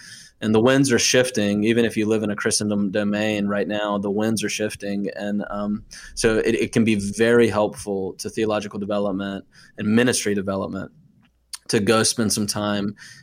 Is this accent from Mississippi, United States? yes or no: yes; Mississippi, United States; I grew up in Mississippi. I'm a Bible Belt kid, Southern Baptist, become PCA.